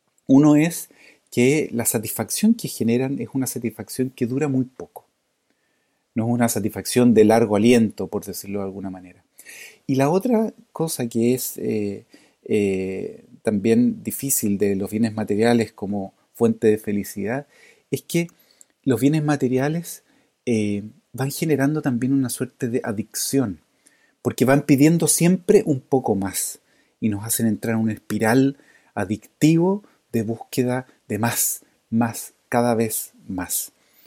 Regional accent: Chile; en particular como chilenos

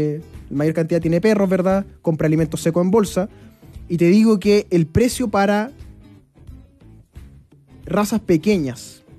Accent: Melipilla, Santiago Metropolitan Region, Chile; Crecí en el campo, en Melipilla, entonces los animales para mí han sido una compañía toda la vida.

